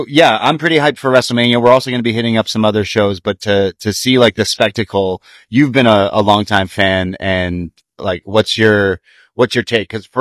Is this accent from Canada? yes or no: yes; Canada; We're very Canadian here on Poison Rana.